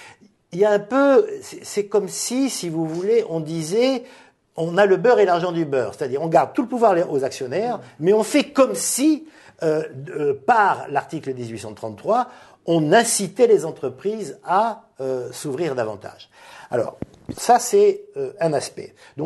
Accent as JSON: {"language": "French", "country": "France", "said": "pas de manière incidente comme chez nous en France"}